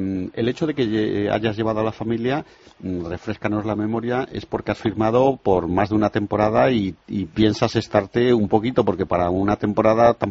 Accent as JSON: {"language": "Spanish", "town": "León", "region": "Castile and León", "country": "Spain", "said": "como yo soy leonés"}